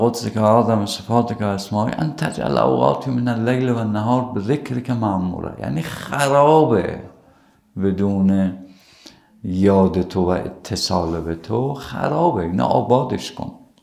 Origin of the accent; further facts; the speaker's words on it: Isfahan, Iran; گفتم من از اصفهان اومدم